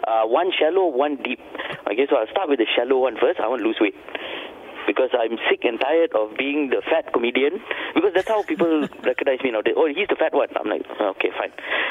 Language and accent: English; Malaysia; as an Malaysian Indian, I think, we've been brought up with the fact that, what would this fella think if I did this?